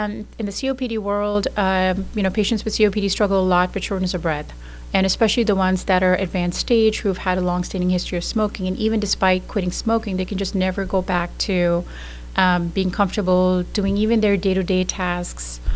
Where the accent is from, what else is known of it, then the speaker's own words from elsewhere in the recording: Pakistan; moved away as an adult; now in United States; I grew up in Pakistan. That's where I'm originally from. Did my medical school in Pakistan in Karachi, and then moved here in 2014 for my residency. I was in Minnesota